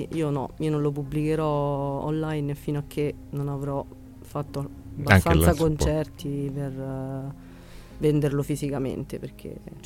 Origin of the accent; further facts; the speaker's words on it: Colleferro, Lazio, Italy; Allora, io in realtà sono di Colleferro.